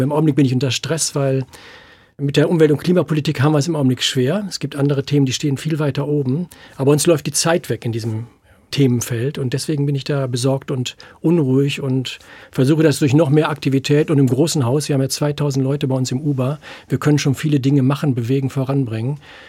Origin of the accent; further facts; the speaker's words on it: Bünde, North Rhine-Westphalia, Germany; born there; Ich bin in Bünde geboren, in Ostwestfalen.